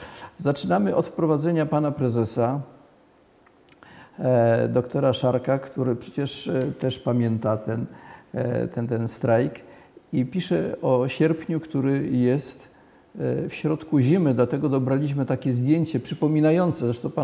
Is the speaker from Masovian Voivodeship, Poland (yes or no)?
no; Bielsko-Biała, Silesian Voivodeship, Poland; Ponieważ sam jestem z Bielska-Białej